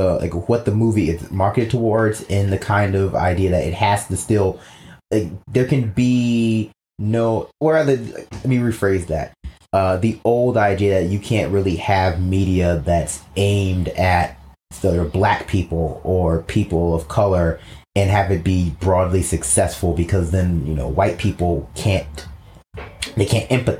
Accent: New York City, New York, United States; I grew up in New York City. I don't know anything about cars.

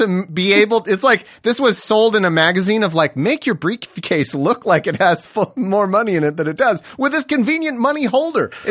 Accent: Delaware, United States; Well, I was born in Delaware and... I know I grew up, this kind of a small town.

